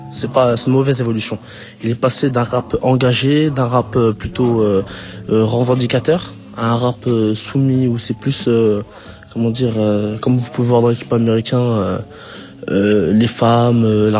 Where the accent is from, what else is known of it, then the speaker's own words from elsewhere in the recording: France; Moi, je suis français, mais j'ai des origines algériennes. Mon père et ma mère sont algériens.